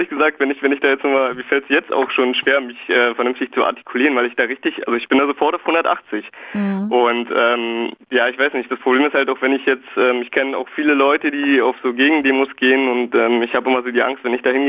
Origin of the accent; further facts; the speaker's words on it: Köpenick, Berlin, Germany; ich bin halt in Köpenick zur Schule gegangen und bin halt mit vielen Sachen, die halt immer den Flüchtlingen vorgeworfen werden, also mit Drogen und Gewalt eben hier auch konfrontiert worden und aufgewachsen.